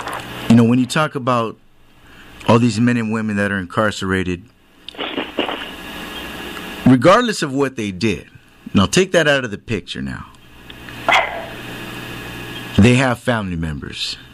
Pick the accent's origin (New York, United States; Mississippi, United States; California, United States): California, United States; San Jose; I come from Eastside Sanjo, the Mayfair community. Get out if you can is what they dub my neighborhood.